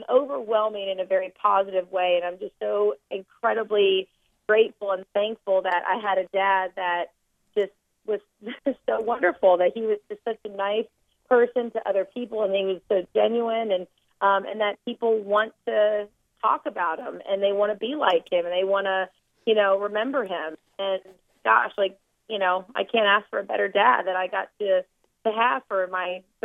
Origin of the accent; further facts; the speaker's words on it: Montreal, Quebec, Canada; born there; I was born in Montreal in 1980, October 6, 1980. And yeah, that was Expo. So I'm the only Canadian. Well, I'm American, but, you know, I was born in Canada.